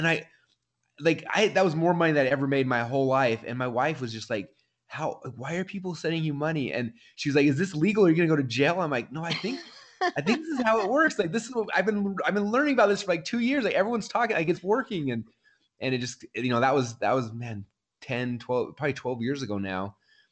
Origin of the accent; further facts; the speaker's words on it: Boise, Idaho, United States; I'm from Boise, Idaho. We're famous for potatoes here.